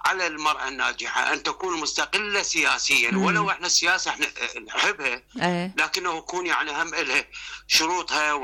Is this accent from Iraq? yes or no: yes; Iraq; عندنا بالعراق